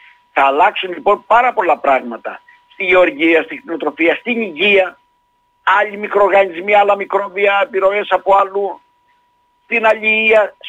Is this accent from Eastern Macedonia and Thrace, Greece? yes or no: no; Perachori, Crete, Greece; ναι, στο χωριό μου το λένε έτσι. Ειδικά στο Περαχωρί.